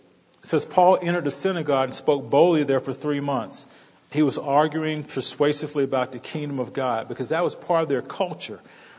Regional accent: North Carolina, United States; I'm from North Carolina with basketball, so like a religion.

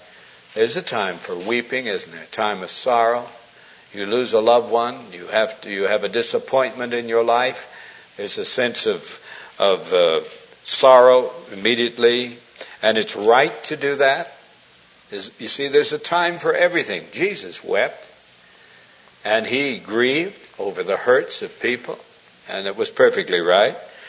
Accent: Montana, United States; now in California, United States; Because I grew up in Montana, where there's only two seasons, winter and August, and I've had enough of snow.

